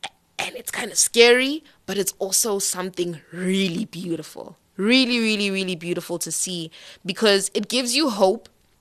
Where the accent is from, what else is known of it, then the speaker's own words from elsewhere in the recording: Johannesburg, Gauteng, South Africa; now in Port Elizabeth, South Africa; I'm from Joburg, so homelessness is something that I'm very familiar with, yes.